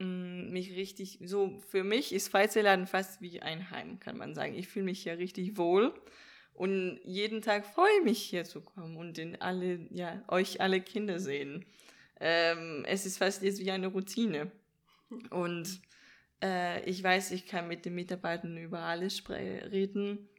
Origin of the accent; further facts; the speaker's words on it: Denmark; German is a second language; now in Jena, Germany; ich bin 19 Jahre alt, wohne hier jetzt seit 11 Monaten in Jena, aber eigentlich komme ich aus Dänemark.